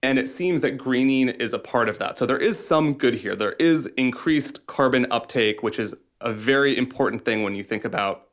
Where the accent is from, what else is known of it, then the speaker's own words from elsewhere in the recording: Iowa, United States; so I'm from Iowa, we have these giant cornfields and giant monocultures of soybeans.